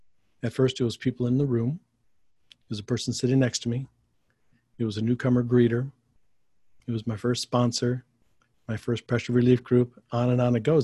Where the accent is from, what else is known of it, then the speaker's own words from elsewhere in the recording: Michigan, United States; now in Los Angeles, United States; I'm from Michigan originally, but found myself in Los Angeles about 25 years ago.